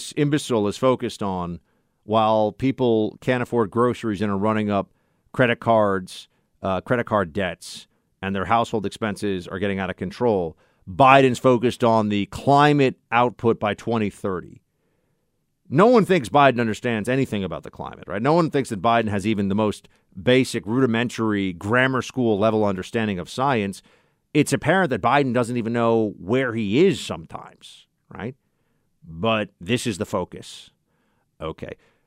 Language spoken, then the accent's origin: English; New York, United States; the top law enforcement official for the state of New York, the Empire State, my home state